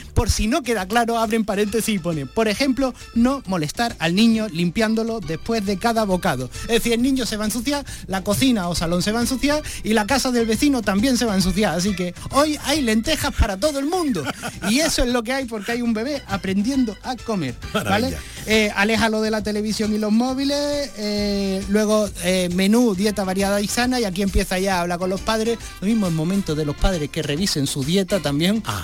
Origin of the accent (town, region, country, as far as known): Andalusia, Spain